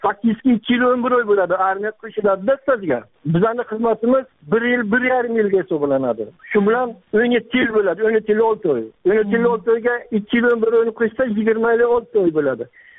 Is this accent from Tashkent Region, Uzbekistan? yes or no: no; Kogon, Bukhara Region, Uzbekistan; 1969 yil 26 yanvarda tug'ilganman. Oilalikman. Buxoro viloyati Kogon tumanidan. Geofiziklar mahalla fuqarolar yig'ini Sharq ko'chasi 28-uyda.